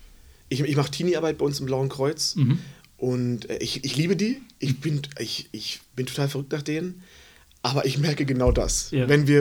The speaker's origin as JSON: {"language": "German", "region": "North Rhine-Westphalia", "country": "Germany", "lives_now": "Ansbach, Germany", "said": "Sauerland, wo ich herkomme"}